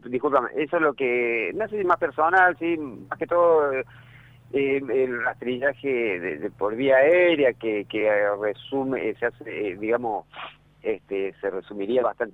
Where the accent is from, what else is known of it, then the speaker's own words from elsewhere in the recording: San Francisco, Córdoba, Argentina; nosotros somos de San Francisco